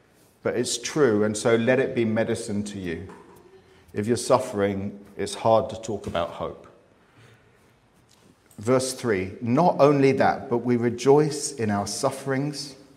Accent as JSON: {"language": "English", "country": "Cyprus", "first_language": "Greek", "second_language": "English", "said": "I'm from Cyprus. I speak Greek, so let me explain this word to you."}